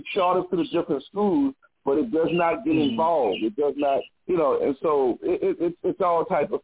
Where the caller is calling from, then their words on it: New Orleans, Louisiana, United States; I'm calling you from New Orleans, Louisiana, and I was just enjoying the conversation.